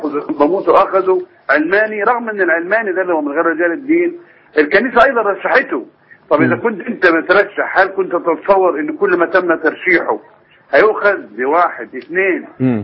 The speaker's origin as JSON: {"language": "Arabic", "country": "Egypt", "said": "انا بتكلم بصفتي مصري، سياسي مصري."}